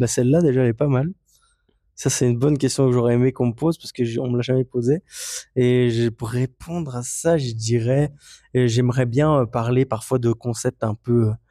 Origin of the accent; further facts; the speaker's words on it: Anderlecht, Brussels-Capital Region, Belgium; Moi, j'ai grandi aussi à Anderlecht, donc je pouvais beaucoup plus facilement m'identifier à lui.